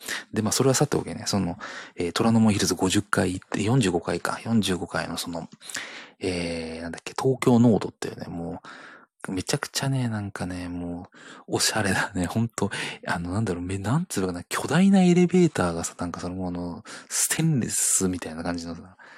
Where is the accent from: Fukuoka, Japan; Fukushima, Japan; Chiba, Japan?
Chiba, Japan; 普段なかなか私、千葉県民のものは行かないんですが